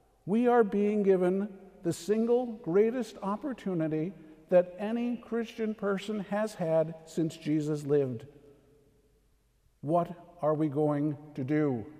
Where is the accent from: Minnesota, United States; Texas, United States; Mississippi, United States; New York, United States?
Minnesota, United States; But Lord, I'm from Minnesota. I had to complain about everything because that's all we do in Minnesota